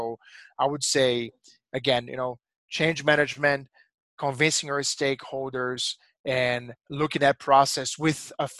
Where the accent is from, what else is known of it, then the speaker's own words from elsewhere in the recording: Brazil; English is a second language; I'm originally from Brazil